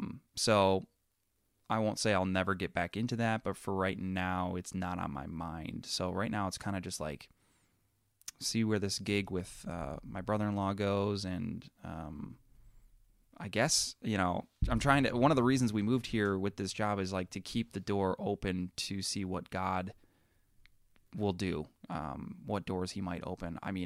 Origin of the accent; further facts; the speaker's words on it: Janesville, Wisconsin, United States; So in December of this year, we just moved back to Janesville, my hometown.